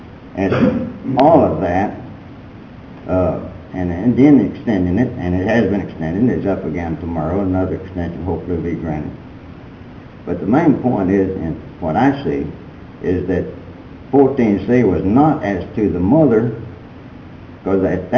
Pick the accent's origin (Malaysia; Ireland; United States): United States; Cleburne, Texas; It pleases the court … from Cleburne, Texas.